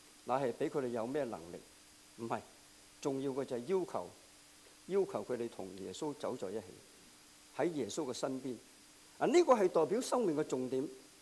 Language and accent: Chinese; China; 这个呢是由内到外，由我们中国人或者是中国大陆出来所讲的说话